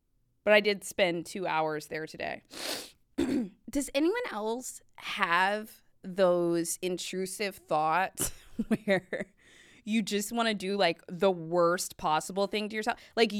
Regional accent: Virginia, United States; I'm from Virginia.

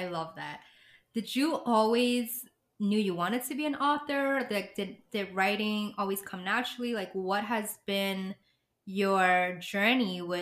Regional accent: New York City, New York, United States; I'm a native New Yorker too.

